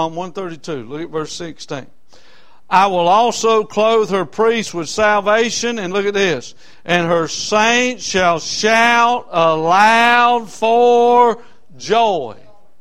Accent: Rock Hill, South Carolina, United States; He said, where are you from? I said, Rock Hill, South Carolina.

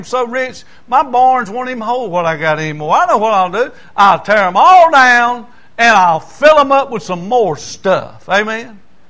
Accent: Lancaster, United States; I grew up in Lancaster, and people from up north

